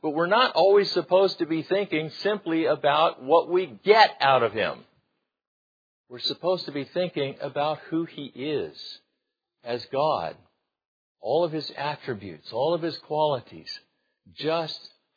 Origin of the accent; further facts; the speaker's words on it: United States; We have a visitor from the United States today, as I'm from the United States